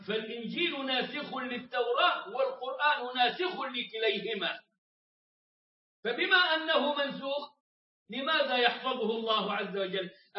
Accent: Egypt; وكانوا المشايخ الكبار عندنا في مصر وسجلوا القرآن على الاسطوانات

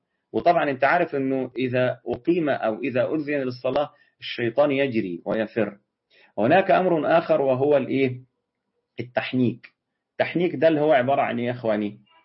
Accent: Egypt; وساعات طبعا عندنا في مصر بيقولوا رتاج.

